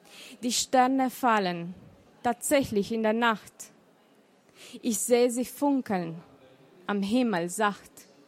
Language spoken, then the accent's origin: German; Romania; first language Romanian; German is a second language; now in Germany; Ich habe früher 3 Bücher in Rumänisch geschrieben, das ist meine Muttersprache. Und ich habe mich getraut, seit 2008 auch in Deutsch zu schreiben. Ich bin hier in Deutschland seit 20 Jahren und ich werde weiterschreiben.